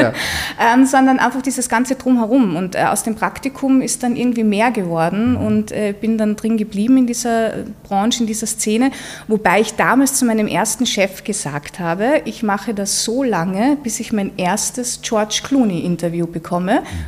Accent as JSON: {"language": "German", "region": "Carinthia", "country": "Austria", "moved": "as an adult", "lives_now": "Vienna, Austria", "said": "Ich komme aus Kärnten, bin nach Wien zum Studieren gegangen."}